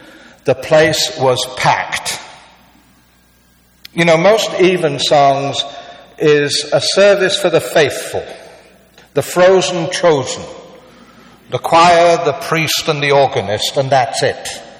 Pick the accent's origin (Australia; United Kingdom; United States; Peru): United Kingdom; Hull, Yorkshire and the Humber; Drive 40 miles east of York, and you'll come to my hometown, Hull, where you'll find another Minster church, Holy Trinity.